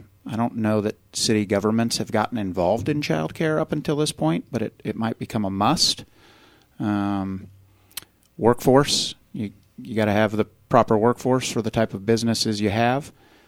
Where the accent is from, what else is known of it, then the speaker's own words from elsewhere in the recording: Emporia, Kansas, United States; obviously born and raised in Emporia. My dad worked at ESU for 40-plus years in international education, so saw a lot of diverse people come through Emporia